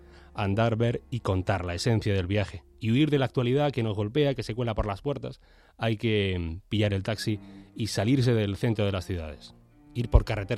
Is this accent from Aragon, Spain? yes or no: no; Andalusia, Spain; siendo andaluz que tiene más mérito aún.